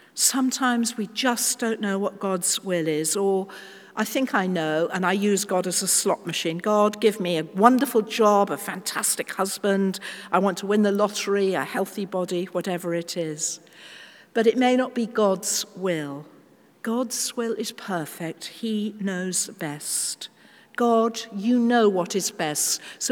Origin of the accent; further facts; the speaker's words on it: United Kingdom; accent: British; So as a British person, I'm still quite British when I'm abroad.